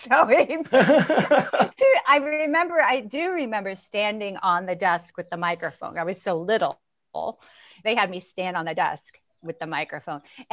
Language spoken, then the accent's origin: English; United States; And as an American, you know, Shakespeare is... it's almost like, how dare you?